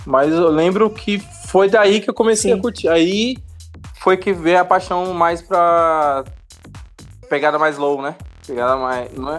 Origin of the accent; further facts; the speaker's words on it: Guarulhos, São Paulo, Brazil; Eu sou de Guarulhos.